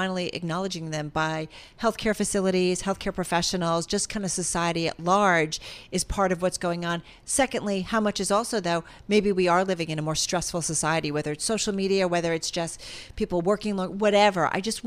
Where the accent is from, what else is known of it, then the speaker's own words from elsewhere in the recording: New Jersey, United States; And Bob, I grew up in New Jersey.